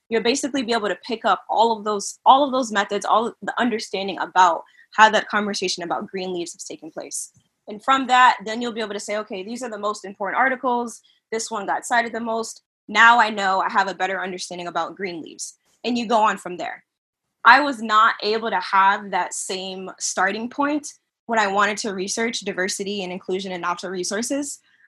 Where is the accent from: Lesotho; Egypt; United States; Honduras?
United States; Connecticut; I would say growing up in Connecticut, I did not know that the U.S. Forest Service existed until maybe my 20s. There are no national forests in the state of Connecticut.